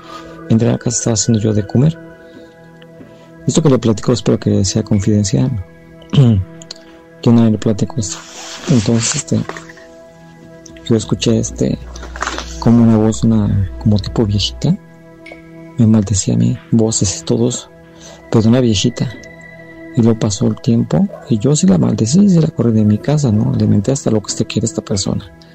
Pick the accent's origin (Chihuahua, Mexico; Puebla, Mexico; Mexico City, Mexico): Mexico City, Mexico; Yo soy un agente de Ciudad de México, del barrio, así de la Guerra de México.